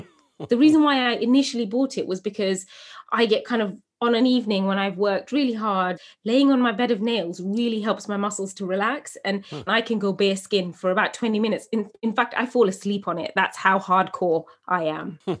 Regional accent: England, United Kingdom; As a young woman growing up in England from a Bangladeshi home, first generation British

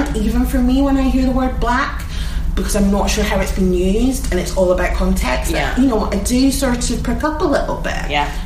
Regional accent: Edinburgh, Scotland, United Kingdom; Edinburgh, Scotland.

